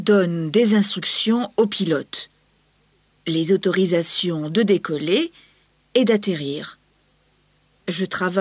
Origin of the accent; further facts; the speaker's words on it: Martinique; J'ai passé mon enfance à la Martinique et j'habitais près de l'aéroport.